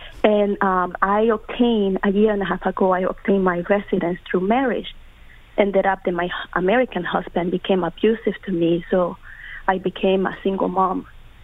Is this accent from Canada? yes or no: no; Honduras; now in United States; My story is I'm from Honduras. I held the TPS for 20 years.